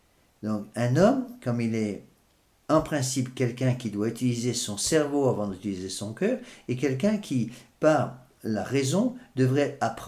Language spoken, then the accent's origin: French; France; on a beaucoup de mal à comprendre ça en tant que Français.